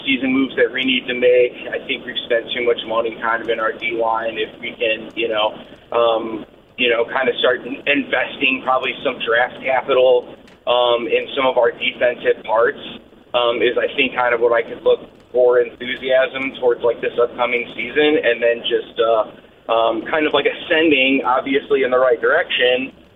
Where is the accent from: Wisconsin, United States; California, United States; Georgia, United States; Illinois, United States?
Illinois, United States; Homewood; now in Crete, United States; You know, I grew up in Homewood. I live in Crete, south suburbs.